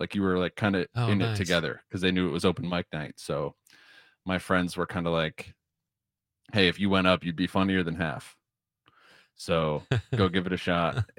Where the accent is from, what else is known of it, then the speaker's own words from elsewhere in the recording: Kenosha, Wisconsin, United States; Yeah, I grew up in Kenosha. So then I went to UW-Madison for college, and I started doing stand-up in my fifth year.